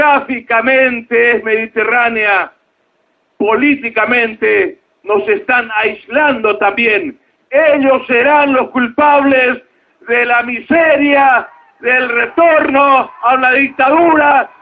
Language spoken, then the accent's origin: Spanish; Paraguay; yo como ciudadano paraguayo me sumo hoy aquí en la calle